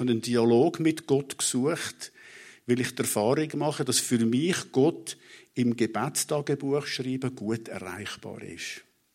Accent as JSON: {"language": "German", "region": "Zurich", "country": "Switzerland", "tie": "born or raised there", "said": "würde ich gerne ins Zürich-Oberland ziehen, näher zu meiner Familie, wo ich aufgewachsen bin."}